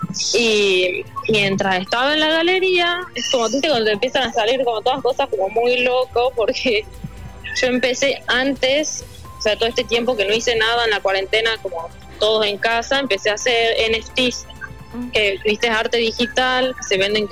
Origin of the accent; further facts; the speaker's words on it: Jujuy, Argentina; yo soy de Jujuy, ¿quién le va a gustar lo que yo hago? ¿Entendés? Como... nunca te imaginas así como una jujeña en Dubái